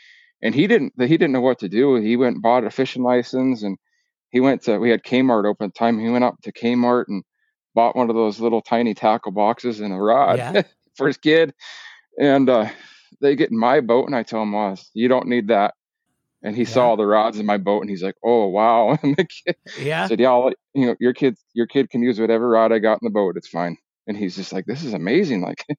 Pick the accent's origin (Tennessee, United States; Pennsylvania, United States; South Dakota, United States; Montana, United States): Montana, United States; Anaconda; And, except I told you before, we grew up in Anaconda, right across the street from Scott Collinsworth.